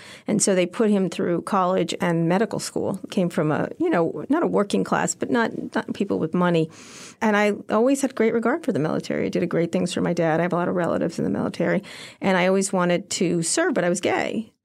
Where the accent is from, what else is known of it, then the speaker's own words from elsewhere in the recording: Princeton, New Jersey, United States; also born or lived in Philadelphia / Long Island; I grew up in Princeton, mostly. I was born in Philadelphia. I moved to Long Island when my dad died when I was five. And so we stayed there for a short time and then moved to Princeton after he died, and my mom remarried.